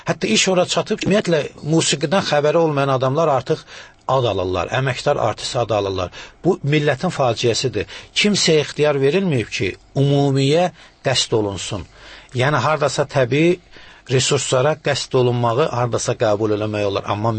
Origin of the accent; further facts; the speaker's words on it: Shirvan, Azerbaijan; also born or lived in Shamakhi; Uşaqlığım daha çox Şirvanda. Mən, yəni biz 37-ci ildə sürgün olunmuşuq. Əslində Şamaxlıyam mən. Amma bizi sürgün eləyiblər arana ki, bəlkə orada qırılaq. Çünki mənim babam 43-cü ilə qədər Sovet hökumətinə tabi olmayıb, qaçaq olub, Şamaq dağımı, qaçaq sultan nəvəsiyəm